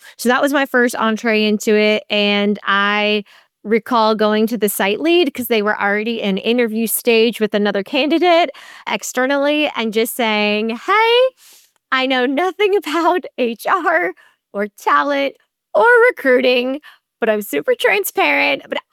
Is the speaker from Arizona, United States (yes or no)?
no; North Carolina, United States; it's headquartered out of North Carolina, which is my home state.